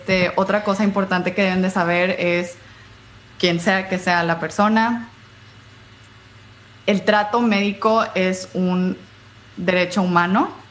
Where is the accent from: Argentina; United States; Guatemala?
United States; porque soy estadounidense, porque tengo el color de piel que tengo, porque hablo y domino el idioma